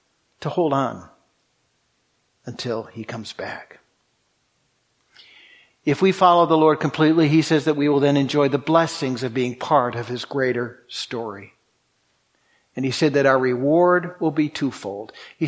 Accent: New England, United States; I come from New England, as you know.

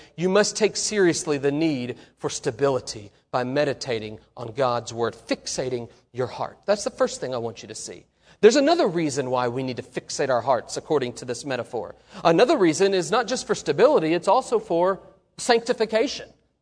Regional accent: Oklahoma, United States; Now, I grew up in Oklahoma. The soil is not good in Oklahoma.

